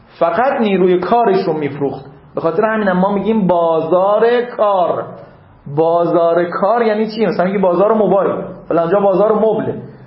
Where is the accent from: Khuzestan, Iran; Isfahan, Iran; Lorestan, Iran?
Khuzestan, Iran; من دیگه مثلا بچه خوزستانم